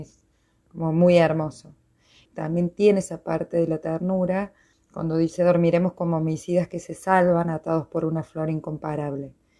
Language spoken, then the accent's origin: Spanish; Córdoba, Argentina; como cordobés y como argentina, tienen un sentido muy, muy querido, profundo, de identidad.